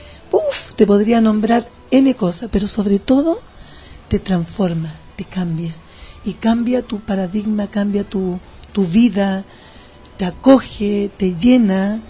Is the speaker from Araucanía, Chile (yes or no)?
no; La Legua, Santiago Metropolitan Region, Chile; soy nacida y criada en La Legua